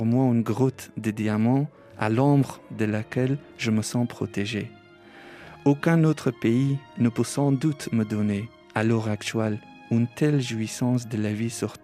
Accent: Afghanistan; French is a second language; now in Paris, France; quand j'étais petit en Afghanistan, les gens me disaient que Paris est, est une ville merveilleuse.

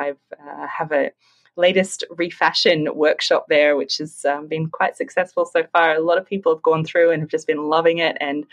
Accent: Brisbane, Queensland, Australia; currently I have been teaching them in my hometown here in Brisbane, Australia.

